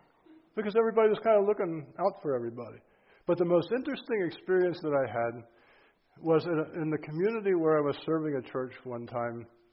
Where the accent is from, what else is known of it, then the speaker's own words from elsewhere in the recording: Manheim, Pennsylvania, United States; I grew up in Mannheim in Lancaster County. There were, I think, about 3,000 people in the town at the time.